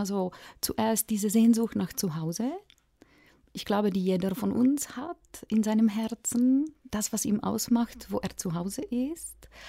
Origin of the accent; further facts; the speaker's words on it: Czechia; now in Switzerland; natürlich bin ich Tschechin mit mährischen Wurzeln, in der Schweiz schon länger lebend als in meiner Ursprungsheimat.